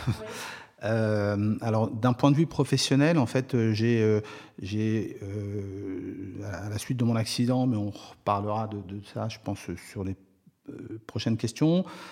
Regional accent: Créteil, Île-de-France, France; j'ai toujours grandi à Créteil, j'ai fait ma scolarité à Créteil. Et puis je me suis installé à Créteil, puis là je suis pas très loin puisque Saint-Maur c'est de l'autre côté de la Marne, donc voilà, j'ai mes racines cristoliennes

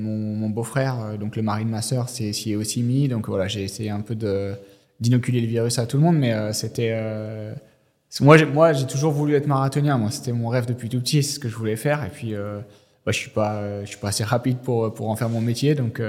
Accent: Vesoul, Bourgogne-Franche-Comté, France; on allait voir le triathlon chez moi à Vesoul une fois par

